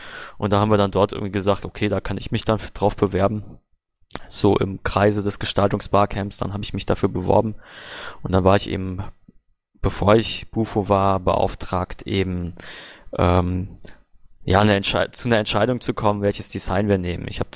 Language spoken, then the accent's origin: German; Baden-Württemberg, Germany; wir sind beide aus Baden-Württemberg, Sebastian Nerz und ich